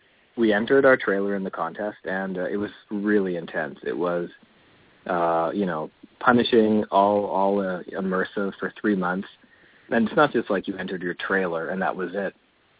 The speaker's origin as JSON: {"language": "English", "town": "Saskatoon", "region": "Saskatchewan", "country": "Canada", "also_born_or_lived": "Regina", "said": "I'm from Saskatchewan. I'm from Saskatoon, which is another city in Saskatchewan, but I've spent the majority of my life in Regina."}